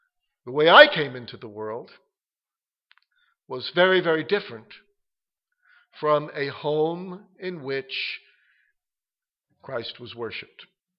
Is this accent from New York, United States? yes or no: yes; New York City, New York, United States; And growing up in New York City, as I did, going to Hebrew school, preparing for my bar mitzvah